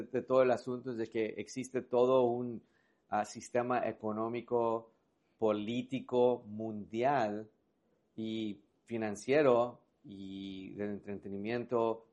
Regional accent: Mexico; yo soy de México

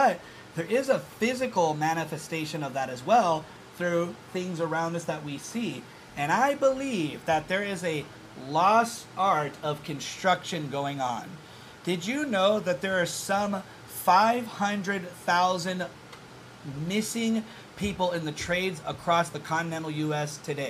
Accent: Kauai, Hawaii, United States; now in Oahu, United States; For instance, I grew up in Kauai.

